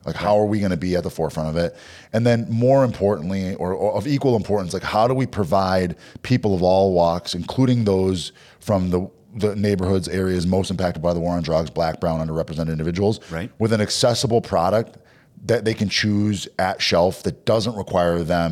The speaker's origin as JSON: {"language": "English", "town": "Minneapolis", "region": "Minnesota", "country": "United States", "tie": "born or raised there", "said": "So I'm, you know, born and raised in Minneapolis."}